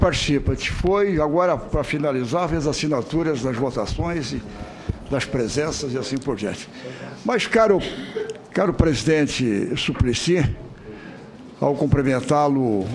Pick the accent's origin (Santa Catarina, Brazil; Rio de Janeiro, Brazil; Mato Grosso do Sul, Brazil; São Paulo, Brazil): Santa Catarina, Brazil; Mas, eu como catarinense, o nosso estado sim, tem suas peculiaridades.